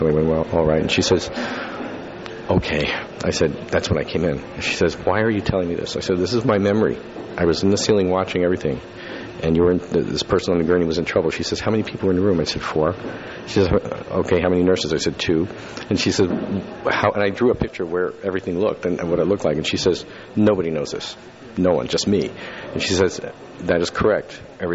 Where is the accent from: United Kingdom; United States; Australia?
United States; Yonkers, New York; Okay, originally I was from Yonkers, New York. That's where I was born. And then we moved to Manpack, New York, upstate.